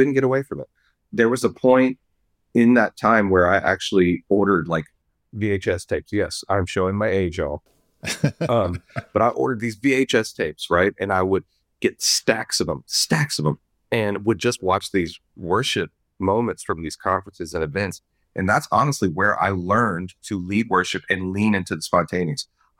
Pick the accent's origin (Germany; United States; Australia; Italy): United States; Lafayette, Louisiana; born and raised in Lafayette, Louisiana.